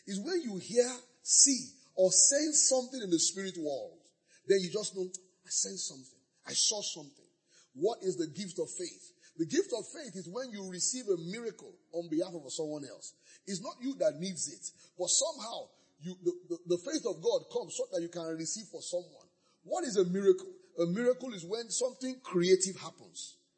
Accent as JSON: {"language": "English", "town": "Ibadan", "region": "Oyo", "country": "Nigeria", "tie": "born or raised there", "said": "I grew up in Ibadan, so I know Amala is Ibadan's identity."}